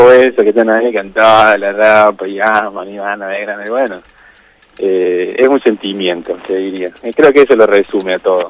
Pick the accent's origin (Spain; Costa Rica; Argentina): Argentina; Córdoba; soy de Córdoba, y ese es mi universo en el cual me he criado